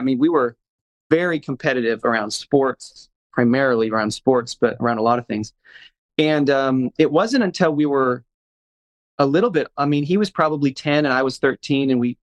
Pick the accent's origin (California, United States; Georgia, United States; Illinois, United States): California, United States; Los Angeles; Having a brother in that environment growing up in Los Angeles, kind of knowing that we had each other's backs